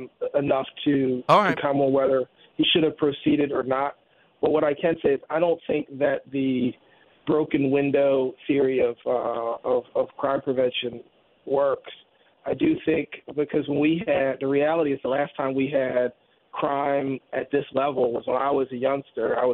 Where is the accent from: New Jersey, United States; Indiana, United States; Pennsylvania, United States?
Pennsylvania, United States; Philadelphia; the biggest thing that's challenging for me with the impeachment is that I'm a Philadelphian